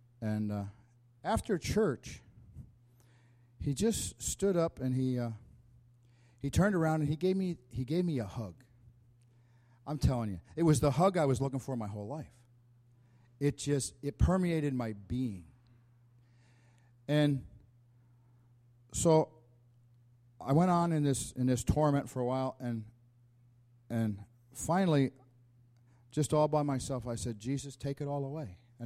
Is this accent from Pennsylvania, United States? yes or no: yes; Pennsylvania, United States; I was raised in Pennsylvania in the dairy cattle, dairy farm region, and my father had 8 brothers and sisters.